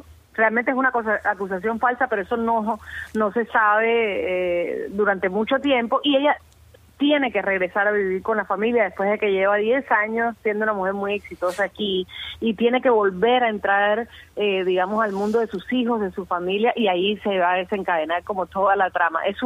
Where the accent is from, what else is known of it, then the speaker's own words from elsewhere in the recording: Cuba; soy cubana